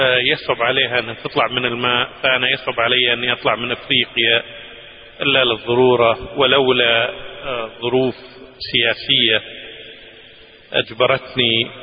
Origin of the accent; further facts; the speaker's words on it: Kuwait; فقلت لهم أنا من الكويت، والكويت في أرض مكة والمدينة وأهلي في مكة.